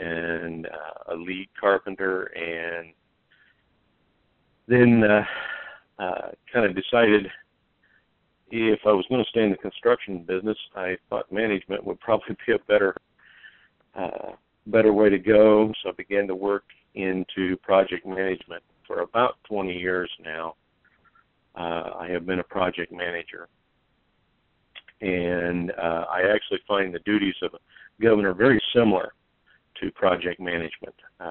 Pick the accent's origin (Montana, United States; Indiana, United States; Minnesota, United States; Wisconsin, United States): Indiana, United States; also born or lived in Michigan, United States; I grew up in Indiana most of my life. I spent about 4 years in Michigan, which is where I met my wife now, Brenda, of 30 years nearly.